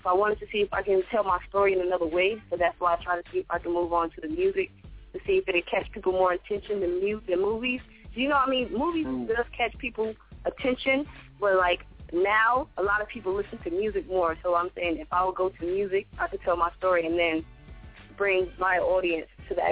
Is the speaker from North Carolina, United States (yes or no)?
yes; North Carolina, United States; I'm from North Carolina. I was raised in North Carolina. I'm born here. It's like I had that Southern style.